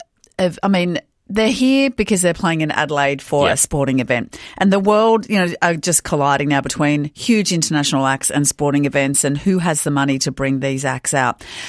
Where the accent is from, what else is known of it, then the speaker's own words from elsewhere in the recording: Hawaii, United States; And, I was a teenager growing up in Maui